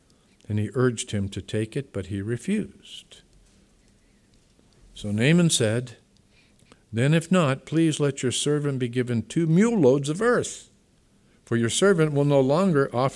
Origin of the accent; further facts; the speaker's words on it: New England, United States; Number one, I'm from New England. Don't hold that against me. Can any good thing come out of New England? Had to come to California to get saved.